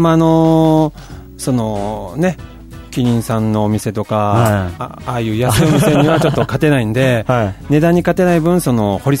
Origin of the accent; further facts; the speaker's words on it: Okayama, Japan; now in Okinawa, Japan; 僕岡山ですね。